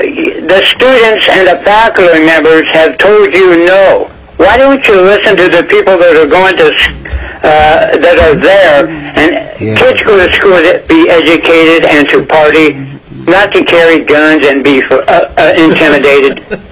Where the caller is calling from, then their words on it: Kasilof, Alaska, United States; I'm calling from Kasilop, Alaska.